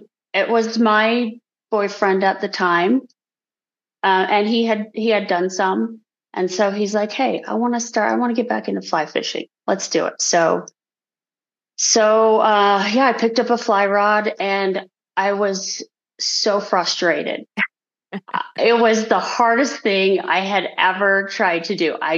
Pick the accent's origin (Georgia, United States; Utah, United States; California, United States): Utah, United States; Moab; I think it was just growing up in Moab.